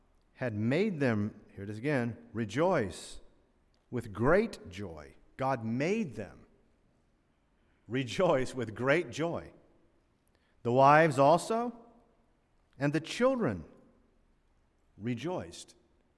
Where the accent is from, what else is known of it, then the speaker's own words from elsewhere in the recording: Florida, United States; I always look at the month of May because I grew up in Florida mostly, and Florida's pretty warm early on.